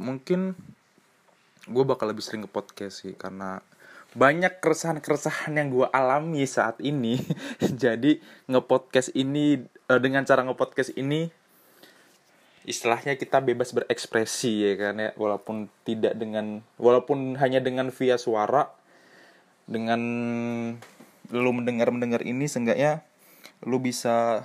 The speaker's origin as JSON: {"language": "Indonesian", "town": "Semarang", "region": "Central Java", "country": "Indonesia", "tie": "born or raised there", "said": "gue asli Semarang. Tapi orang tua Medan, gue lahir gede tapi di Semarang"}